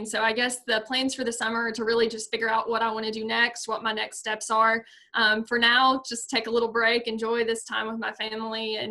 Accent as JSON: {"language": "English", "town": "Rockwood", "region": "Tennessee", "country": "United States", "tie": "born or raised there", "said": "Yeah, so I grew up in Rockwood, Tennessee. I've lived here all my life. So it's about an hour and 15 minutes away from Cookeville."}